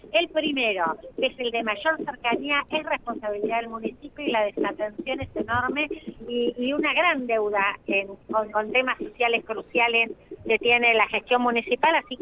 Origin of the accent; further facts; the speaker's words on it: La Plata, Buenos Aires Province, Argentina; yo estoy acá porque soy platense